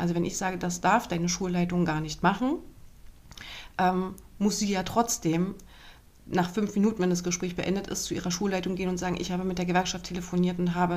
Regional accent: Thuringia, Germany; Wir sind als Thüringerin nach Leipzig gefahren

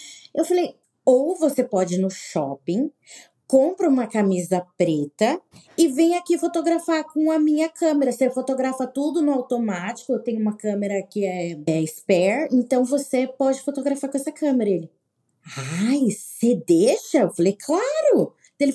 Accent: Campo Grande, Mato Grosso do Sul, Brazil; also born or lived in Porto Alegre / São Paulo / Florianópolis; Eu nasci em Porto Alegre, mas eu fui criada em Campo Grande, no Mato Grosso do Sul. E eu conheci o Marcelo em São Paulo, apesar de ter feito faculdade em Florianópolis e ter terminado em São Paulo. Eu morei 10 anos em São Paulo.

